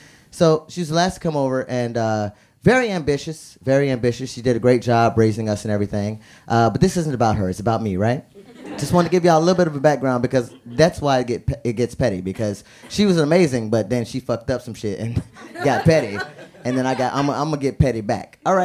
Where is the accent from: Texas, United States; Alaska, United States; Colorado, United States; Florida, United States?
Florida, United States; Miami; So I'm originally from Miami. I was raised in a West Indian household, you know.